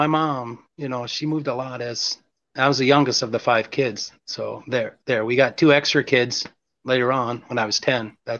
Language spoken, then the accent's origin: English; South Dakota, United States; also born or lived in Indiana; Yes, I was born in Indiana. I was telling Tim we scooted around 6 or 8, 9 times in my first 7 years and then came to South Dakota.